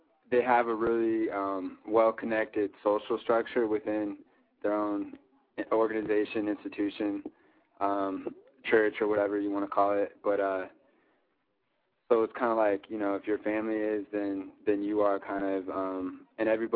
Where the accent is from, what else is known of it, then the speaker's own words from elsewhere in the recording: Missoula, Montana, United States; also born or lived in Hamilton, Montana; I was born in Missoula, Montana, and kind of grew up in between, you know, I lived there for a little while, and then I also lived in, there's a small town about 45 miles south of there. It's in the Bitterroot Valley. It's called Hamilton.